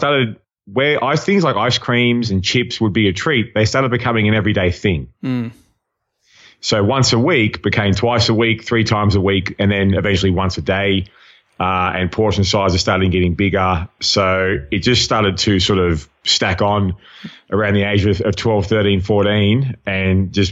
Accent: East Coast, Australia; also born or lived in Sydney; Well, born in Australia, born in Sydney, Australia, grew up all along the eastern coast of Australia. So my dad was in the Australian Navy and got posted a lot around the country.

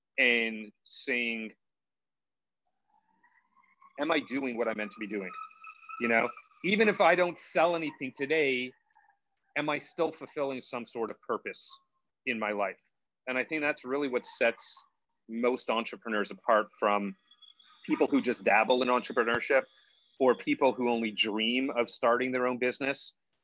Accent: Montreal, Quebec, Canada; I grew up in Montreal, Canada. Even though it is considered a big metropolis, it's actually a very small town.

